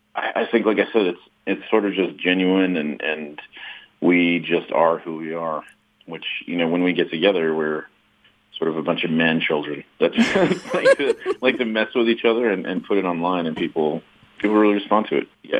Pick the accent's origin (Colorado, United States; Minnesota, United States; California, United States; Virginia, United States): Minnesota, United States; Bemidji; it was a strange kid growing up in Bemidji